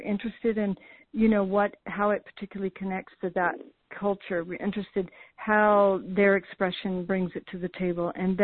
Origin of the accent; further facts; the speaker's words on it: the South, United States; but I come from the South, maybe that's also one reason why I have this seed planted in me